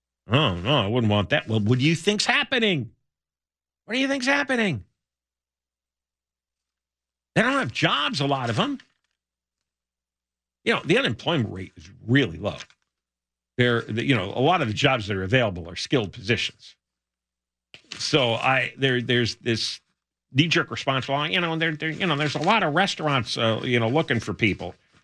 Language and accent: English; New York, United States; Because I grew up in the New York metro area.